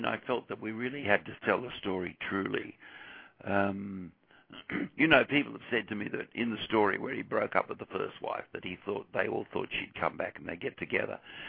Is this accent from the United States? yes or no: no; Australia; I grew up in Australia and, you know, I always wanted to make films